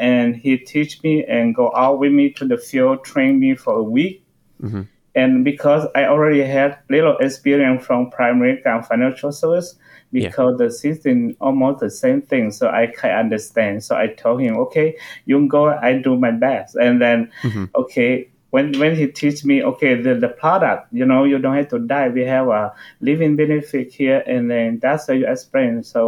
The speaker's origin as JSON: {"language": "English", "country": "Laos", "said": "I came in from Laos."}